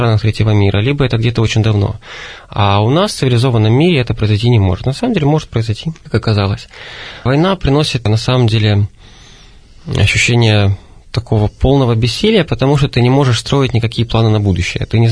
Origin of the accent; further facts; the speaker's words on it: Donetsk, Donetsk Oblast, Ukraine; потому что я изначально из Донецка.